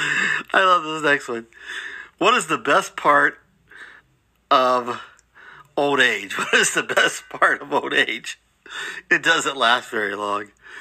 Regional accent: Akron, Ohio, United States; also born or lived in Cleveland, Ohio; Who would ever thought … growing up in Cleveland, Ohio, and then Akron, Ohio, would have a book available through Walmart.com.

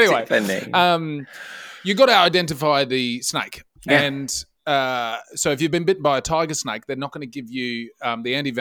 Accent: Bundaberg, Queensland, Australia; It's also from that news is from my hometown of Bundaberg, which is classic Bundaberg behaviour.

